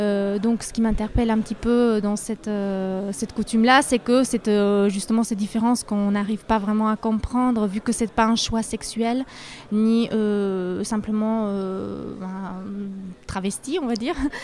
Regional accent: Albania; Je suis d'origine albanaise, effectivement. Je suis née en Albanie, donc j'ai passé toute ma jeunesse.

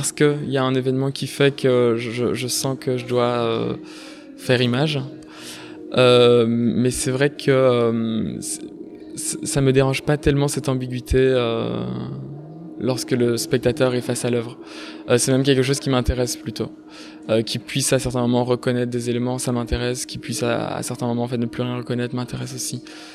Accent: Namur, Wallonia, Belgium; donc je suis étudiant à la Cambre à Bruxelles et je viens de Namur.

